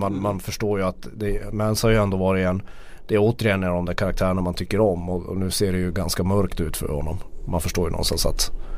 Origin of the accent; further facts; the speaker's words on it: Norrland, Sweden; Jag tar min som norrlänning kan jag ta det här landskapet med snö och is.